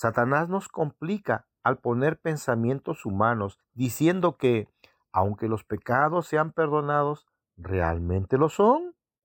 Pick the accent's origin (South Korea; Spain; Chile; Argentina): South Korea; personas como yo, que somos coreanas